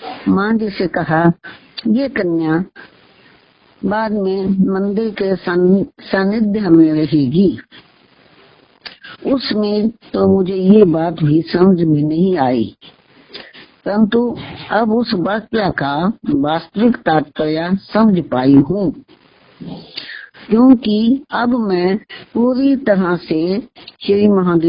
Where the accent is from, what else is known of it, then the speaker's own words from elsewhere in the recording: Bhuntar, Himachal Pradesh, India; तथा मैं भूंतर जिला कुल्लू हिमाचल प्रदेश की रहने वाली हूँ। मेरा जन्म रायसेन जिला कुल्लू में हुआ।